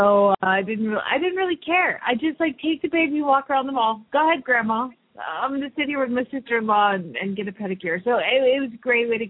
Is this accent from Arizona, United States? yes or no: yes; Phoenix, Arizona, United States; from Phoenix, Arizona.